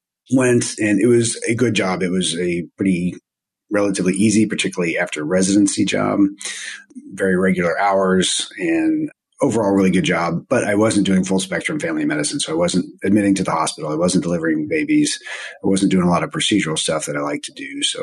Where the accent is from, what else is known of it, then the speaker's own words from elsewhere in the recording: Texas, United States; now in Omaha, United States; I'm originally from Texas for the most part, and she's originally from Florida.